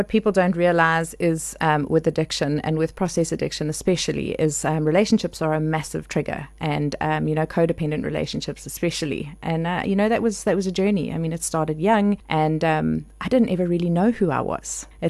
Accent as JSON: {"language": "English", "town": "Johannesburg", "region": "Gauteng", "country": "South Africa", "tie": "born or raised there", "said": "Yes, Joburg girl, born and raised."}